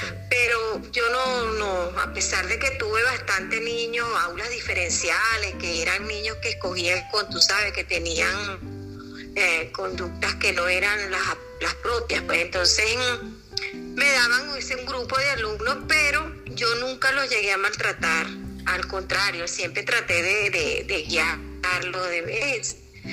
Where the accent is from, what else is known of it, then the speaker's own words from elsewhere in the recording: Valencia, Carabobo, Venezuela; born there; now in Caracas, Venezuela; Yo nací en Valencia, igual que tu mami. Somos carabobeñas.